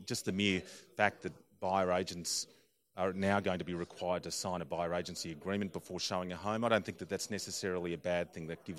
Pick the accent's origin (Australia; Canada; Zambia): Australia; now in United States; You may have detected my accent. I'm an Australian, and so I have a unique perspective of having lived in both the Australia and the US.